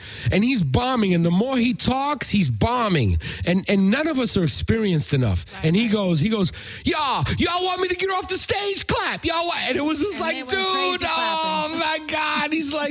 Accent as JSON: {"language": "English", "region": "New York", "country": "United States", "said": "hey, I'm Puerto Rican. I'm from the East Harlem."}